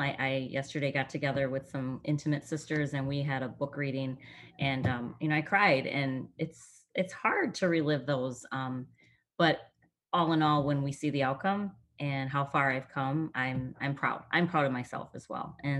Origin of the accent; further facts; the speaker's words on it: Racine, Wisconsin, United States; taking all of my readers through the book in Racine, Wisconsin, my hometown where I grew up, and kind of visiting my high school